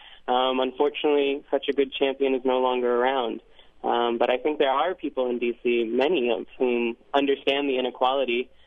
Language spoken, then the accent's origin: English; Washington, District of Columbia, United States; now in Walla Walla, United States; Well, I grew up in Washington, D.C., and I'm a native, and I've since moved out to Walla Walla, Washington.